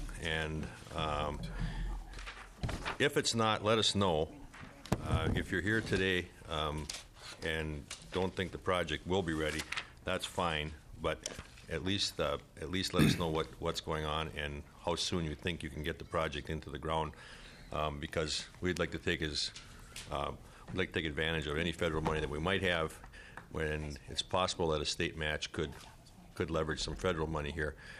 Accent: Minnesota, United States; since I'm from the Iron Range and I know about people traveling long distances to come to these committees

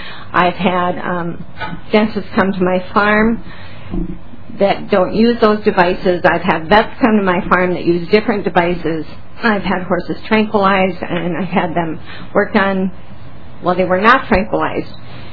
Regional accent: Moose Lake, Minnesota, United States; I'm from Moose Lake, Minnesota.

